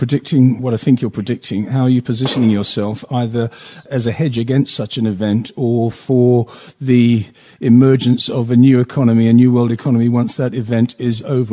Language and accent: English; London, United Kingdom; I, of course, as a Londoner, said London.